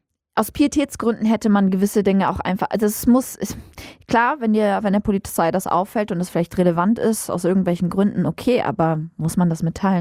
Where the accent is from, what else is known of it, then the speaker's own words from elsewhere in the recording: Cologne, North Rhine-Westphalia, Germany; Und ich komme aus Köln